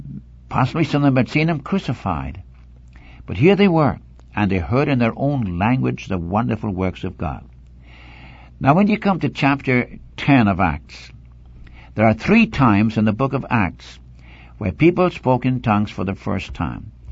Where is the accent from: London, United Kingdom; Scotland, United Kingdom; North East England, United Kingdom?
North East England, United Kingdom; accent: Geordie; I am a Geordie. I suppose you all wonder what I am, what my nationality is. I'm a Geordie. That's a mixture of Irish, Scots, and English, and a little bit of Frisian thrown in for good measure. If I were to speak my dialect, you couldn't understand me.